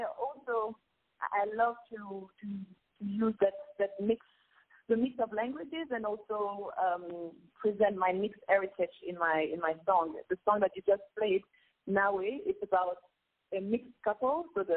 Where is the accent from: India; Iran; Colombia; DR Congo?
DR Congo; first language Lingala; English is a second language; So I speak Lingala, which is my mother tongue from Congo.